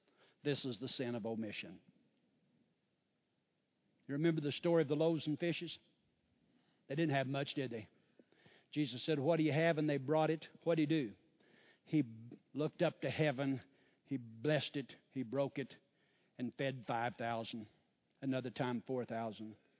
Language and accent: English; Dry Holler, Missouri, United States; I grew up down in Dry Holler, which is off of Chestnut Ridge. Dry Holler runs into Bull Creek. Bull Creek into Lake Taneycomo. So we were raised along Bull Creek in Dry Holler.